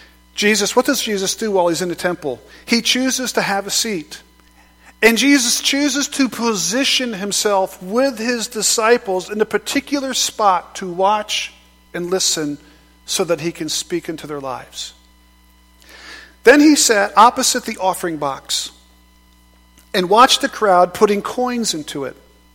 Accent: Scotland, United Kingdom; I'm also Scottish, so if that helps.

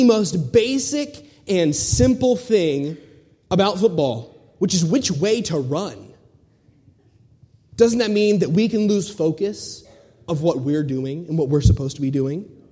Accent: West Virginia, United States; I am from Almost Heaven, West Virginia.

